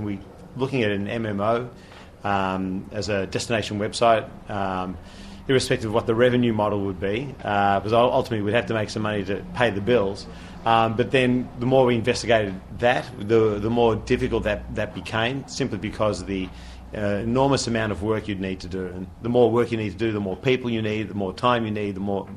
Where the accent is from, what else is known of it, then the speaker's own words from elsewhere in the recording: Australia; I'm Australian, so don't adjust your speakers.